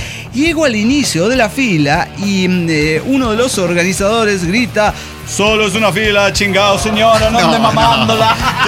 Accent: Mexico; que soy mexicano

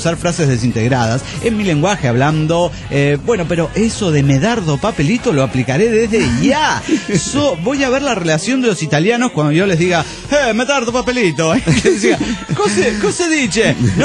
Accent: Venezuela; now in Panama; Soy un venezolano comiendo arepas en Panamá, Panamá.

